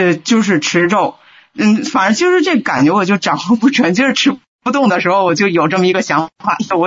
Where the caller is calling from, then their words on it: Beijing, China; 我是北京的。